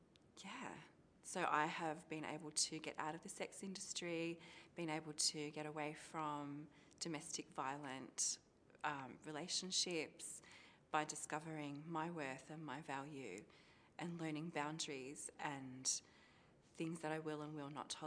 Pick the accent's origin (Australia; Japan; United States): Australia; Sydney, New South Wales; I'm from Sydney, Australia.